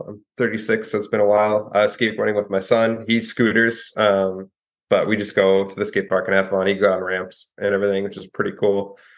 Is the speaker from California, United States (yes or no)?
no; Arlington, Virginia, United States; born there; I was born in Arlington, Virginia.